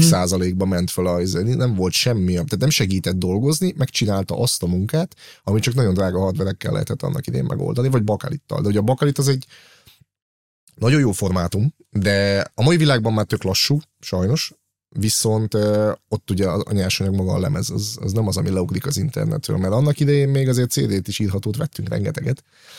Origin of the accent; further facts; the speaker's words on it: Szeged, Csongrád-Csanád, Hungary; Így van, én szegedi származású vagyok